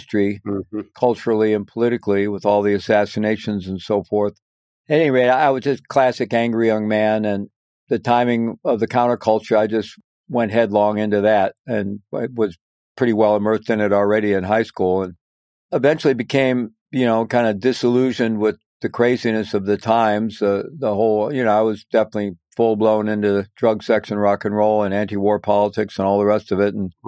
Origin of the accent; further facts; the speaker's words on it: Missouri, United States; And I was growing up in Missouri. It wasn't exactly a hotbed for that kind of thing.